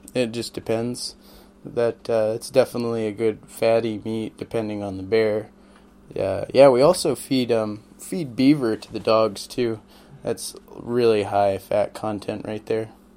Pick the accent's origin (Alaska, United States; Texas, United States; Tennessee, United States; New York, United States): Alaska, United States; Nikolai; born and raised in Alaska, from Nikolai.